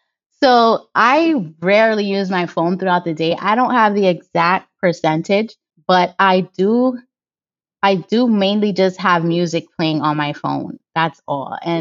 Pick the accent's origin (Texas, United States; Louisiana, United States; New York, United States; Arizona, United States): New York, United States; Bronx; born there; Like, I was born in the Bronx, and that's a place where it's always loud.